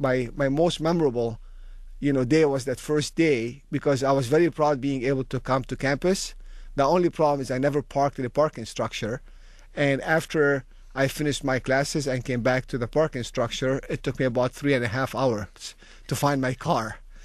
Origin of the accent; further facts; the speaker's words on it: Tripoli, North Governorate, Lebanon; English is a second language; So I grew up in a relatively small city, second city in Lebanon called Tripoli, to a dad who's a dentist and mom who was a very hardworking housewife, and spent the first 16 or 17 years of my life in that city